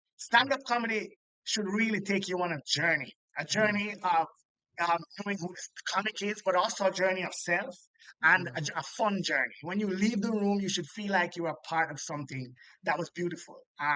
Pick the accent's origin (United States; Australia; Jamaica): Jamaica; It's an amazing experience as a Jamaican to be a tourist in Jamaica.